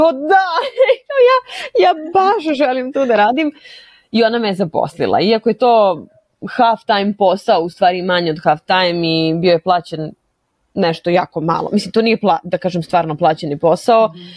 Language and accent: Serbian; Serbia; to nešto drugačije od ove opere kakva je kod nas u Srbiji